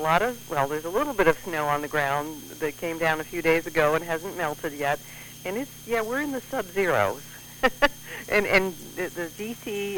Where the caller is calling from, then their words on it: Virginia, United States; I am calling from Washington, D.C. Well, actually, Northern Virginia, but, you know, all of this is one big suburb.